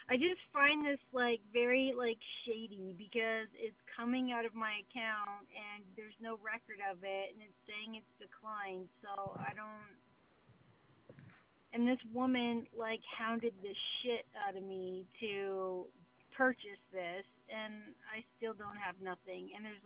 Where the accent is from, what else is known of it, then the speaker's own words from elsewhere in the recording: Canada; But because I'm from Canada